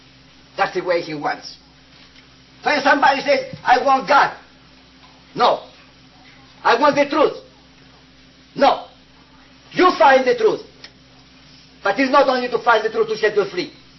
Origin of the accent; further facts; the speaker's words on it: Canada; I am from Canada. I am all over the world.